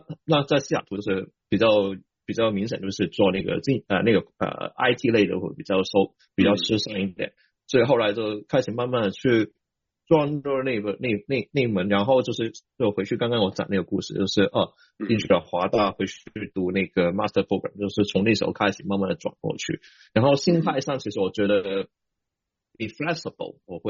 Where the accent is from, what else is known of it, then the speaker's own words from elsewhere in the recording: Hong Kong; accent: Hong Kong; Chinese is a second language; 因为其实你听到口音就知道我是香港人，